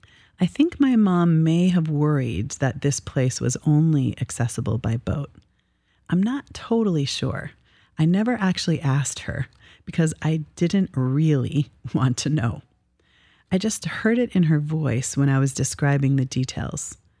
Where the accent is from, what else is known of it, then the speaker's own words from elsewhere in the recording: Minnesota, United States; I grew up in Minnesota, and although in my adult life I have a great appreciation for what a progressive and beautiful place Minnesota is, I hated, and I mean I always hated, the Minnesota winters.